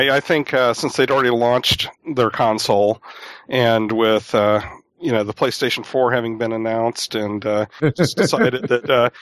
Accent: Southeast, United States; Wandering nomad. I grew up in the Southeast, but I've lived pretty much everywhere at some point or another.

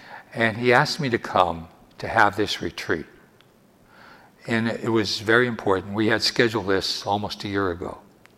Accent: Wilkes-Barre, Pennsylvania, United States; born there; I was born in Wilkes-Barre, Pennsylvania, on June the 13th, 1928.

